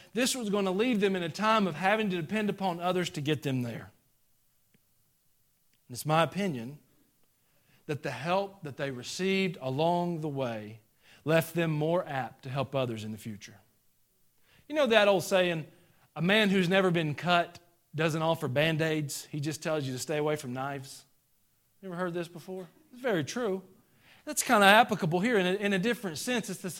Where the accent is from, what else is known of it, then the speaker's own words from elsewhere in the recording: Georgia, United States; I'm from Georgia. It does never snow in Georgia.